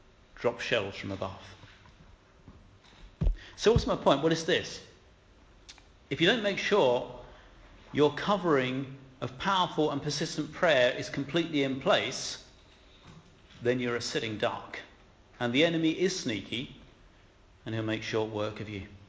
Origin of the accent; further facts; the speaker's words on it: United Kingdom; We're British. We've got to be better.